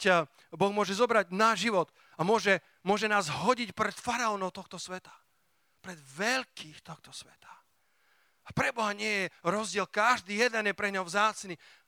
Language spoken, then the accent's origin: Slovak; Sliač, Banská Bystrica Region, Slovakia; ja som z malého mesta a ja sa s každým prihovorím. Ja som sa to naučil na sliači